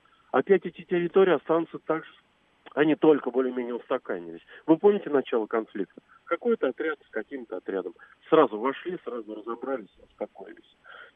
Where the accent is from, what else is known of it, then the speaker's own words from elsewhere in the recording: Russia; Я россиянин